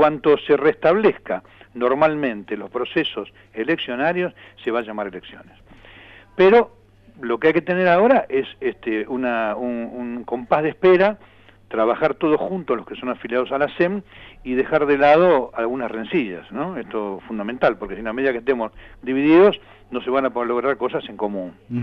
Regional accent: Avellaneda, Buenos Aires Province, Argentina; pues no soy de Patagones, pero bueno, yo soy de Avellaneda.

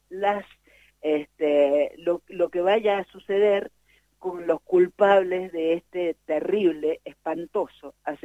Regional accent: Mendoza, Argentina

